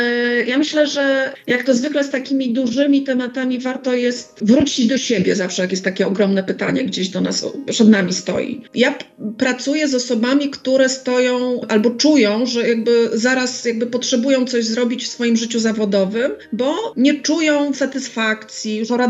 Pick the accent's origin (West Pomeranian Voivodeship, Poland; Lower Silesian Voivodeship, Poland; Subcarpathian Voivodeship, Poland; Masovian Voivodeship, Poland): Masovian Voivodeship, Poland; Warsaw; teraz jestem w Sopocie, a jestem z Warszawy